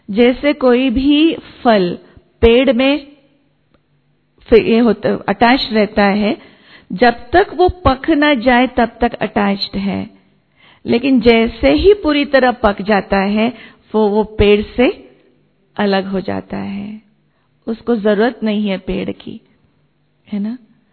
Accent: Bangalore, Karnataka, India; Hindi is a second language; मैं बैंगलोर से हूं, साउथ से हूं, भोजन अलग है, अलग प्रकार का भोजन, अलग प्रकार के वेदर, सब कुछ अलग

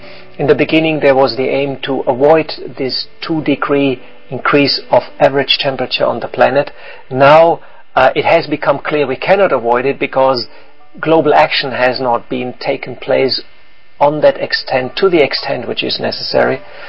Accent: Germany; I come from Germany, which you grow up with being a careful person.

